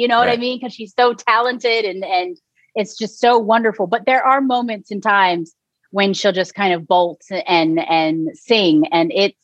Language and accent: English; Texas, United States; now in Los Angeles, United States; So my sister and I, we came out to LA from Texas to pursue an acting career.